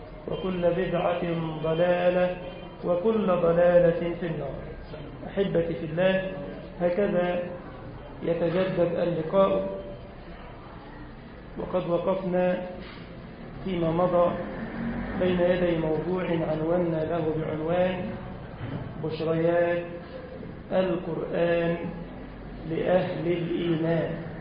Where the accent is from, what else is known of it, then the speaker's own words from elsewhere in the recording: Egypt; اللهم اجعل بلدنا مصر أمنا وأمانا واطمئنانا